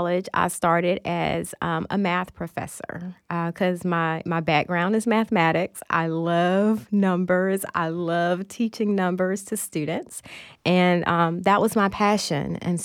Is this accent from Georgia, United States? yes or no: yes; Dublin, Georgia, United States; I grew up in Dublin, Georgia, which is a very small town in central Georgia. So very small. Everyone knows everyone. My graduating class only had 100 students in it.